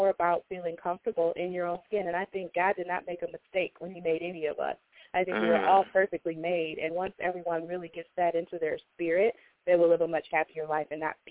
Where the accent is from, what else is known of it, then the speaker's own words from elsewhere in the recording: Cleveland, Ohio, United States; Yes, I'm born and raised in Cleveland, Ohio.